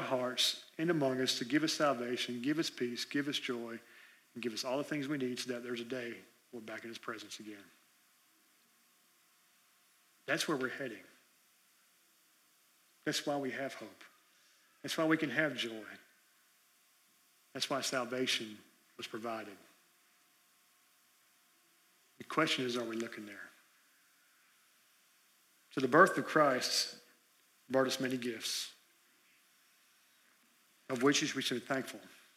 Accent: Florida, United States; Come January, I'm done. I'm from Florida, I'm ready for it to warm up in February.

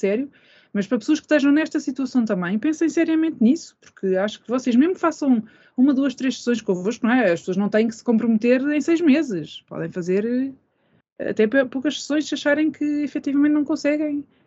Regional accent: Portugal; ainda não vivo, mas sou portuguesa, Portugal é um país pobre

